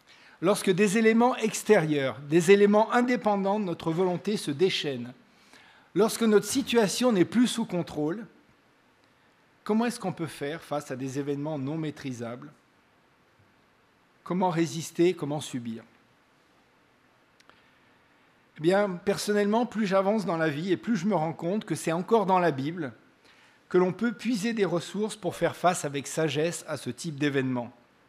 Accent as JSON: {"language": "French", "town": "Lyon", "region": "Auvergne-Rhône-Alpes", "country": "France", "said": "Chez nous, à Lyon, tous les 8 décembre, on a la fête des Lumières"}